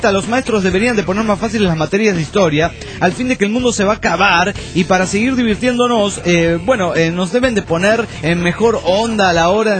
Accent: Bogotá, Colombia; de Bogotá, Colombia.

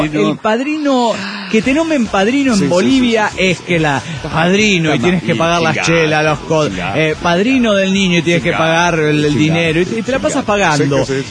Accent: Turmero, Aragua, Venezuela; moved away as an adult; de Turmero, Venezuela.

